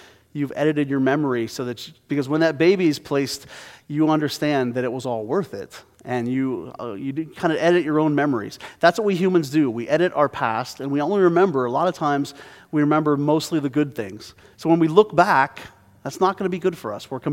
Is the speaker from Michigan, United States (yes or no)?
no; Pennsylvania, United States; We would travel the 20 miles from my hometown in Pennsylvania to our family cemetery, and we would decorate the gravestones.